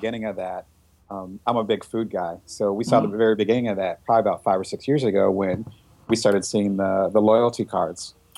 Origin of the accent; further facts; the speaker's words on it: East Coast, United States; No, but you know, I'm originally from the East Coast. I go there quite a bit.